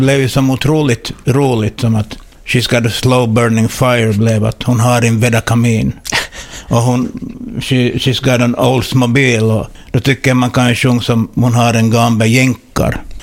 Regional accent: Ostrobothnia, Finland; accent: Iskmo, Jungsund, Vasa and Kvevlax dialect mix; min dialekt som jag sjunger på så det är väl min egen dialekt. Man kan inte sätta in något fack för Iskmo och Jungsund då kanske lite Vasa och sen kanske jag har rört mig rätt så mycket Kvävlax också de senaste åren

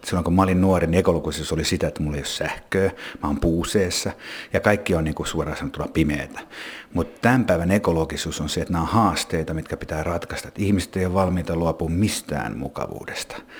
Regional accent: Espoo, Uusimaa, Finland; kun mä oon itse espoolainen

